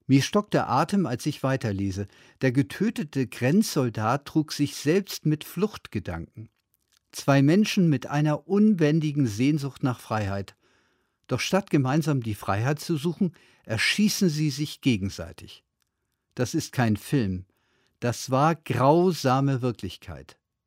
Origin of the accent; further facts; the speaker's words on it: Schleswig-Holstein, Germany; eher wie die großen Gutshäuser, die ich aus meiner Heimat in Schleswig-Holstein kenne.